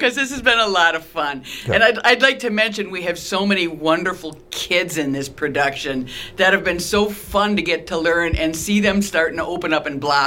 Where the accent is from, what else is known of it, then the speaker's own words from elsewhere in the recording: Minneapolis, Minnesota, United States; I came from the Twin Cities working downtown Minneapolis for a number of years